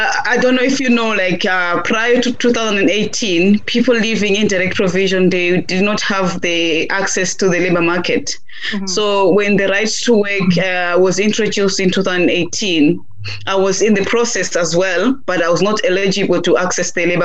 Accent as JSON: {"language": "English", "country": "Malawi", "also_born_or_lived": "Eswatini", "lives_now": "Ireland", "said": "I am based here in Ireland, and I'm from Swaziland and Malawi. I say two countries because Malawi is my country of birth, and I'm Swazi by citizenship."}